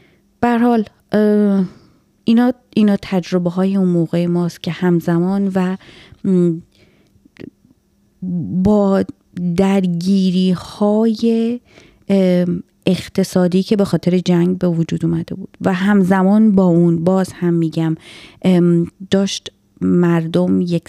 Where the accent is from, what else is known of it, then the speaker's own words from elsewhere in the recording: Iran; به عنوان یک ایرانی اصیل باید اصالتمون رو حفظ بکنیم